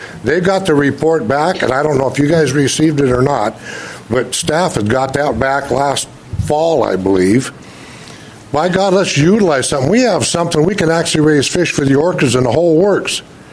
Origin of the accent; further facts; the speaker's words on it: Washington, United States; I have born and raised on the Willapa system, and I live there now with all the RSI stuff I'm doing and all that.